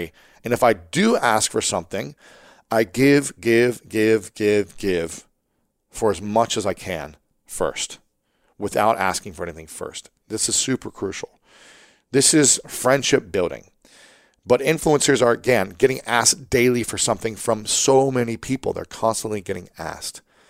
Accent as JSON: {"language": "English", "region": "Ohio", "country": "United States", "said": "People from Ohio have a lot of pride and we kind of stick together. And so I would say, hey, I'm from Ohio as well."}